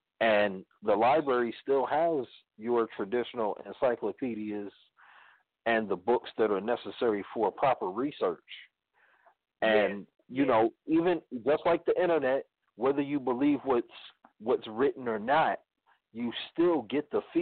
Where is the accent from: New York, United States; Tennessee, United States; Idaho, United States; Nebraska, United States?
New York, United States; No, I didn't live in Pennsylvania. I'm from New York. I've been to Philly.